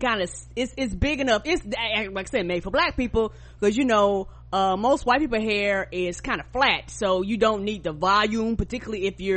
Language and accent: English; the South, United States; You know, I'm from the South, and I'm talking to people online